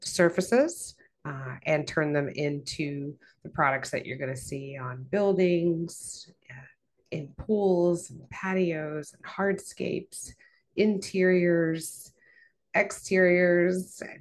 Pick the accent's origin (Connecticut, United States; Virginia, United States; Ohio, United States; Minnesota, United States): Virginia, United States; So I'm from Appalachia originally, Appalachian author, and from Southwest Virginia.